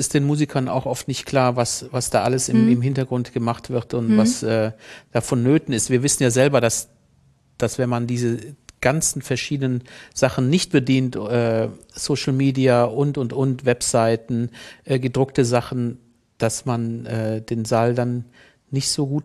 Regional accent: Rhineland-Palatinate, Germany; Erstens bin ich Rheinländer und zweitens Pfälzer

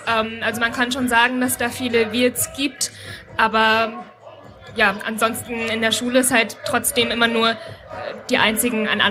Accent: Thuringia, Germany; moved away as an adult; also born or lived in Leipzig, Germany / Berlin, Germany; Ich bin in Thüringen geboren und aufgewachsen und tatsächlich bin ich dann nach dem Abitur direkt nach Leipzig gezogen und habe dann eigentlich bis ich 18, 20 war sogar nur im Osten gewohnt, dann einen Stopp gehabt in Berlin, war jetzt in den USA

